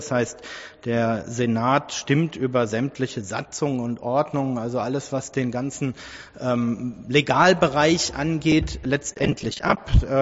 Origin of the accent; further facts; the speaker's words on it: Königs Wusterhausen, Brandenburg, Germany; Ich bin kein Wildauer. Ich wohne in Königs Wusterhausen, fühle mich aber auch nur begrenzt als Königs Wusterhausener, aber durchaus sehr stark als Brandenburger.